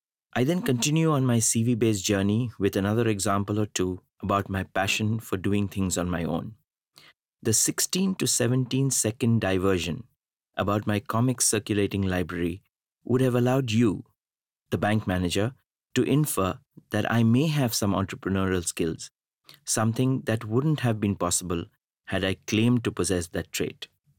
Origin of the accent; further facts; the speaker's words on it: Shillong, Meghalaya, India; born there; I was born in Shillong, in the northeast of the country, to a middle-class family.